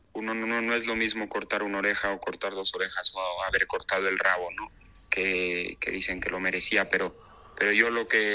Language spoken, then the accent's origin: Spanish; Mexico City, Mexico; Porque yo soy de la Ciudad de México